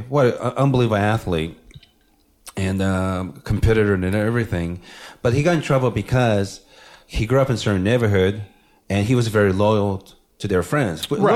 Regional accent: Japan; you know, I grew up in Japan, so everybody looks the same.

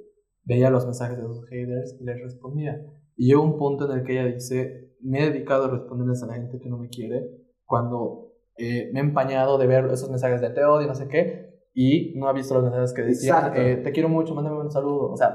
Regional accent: Bolivia; y no es por presión porque somos de Bolivia

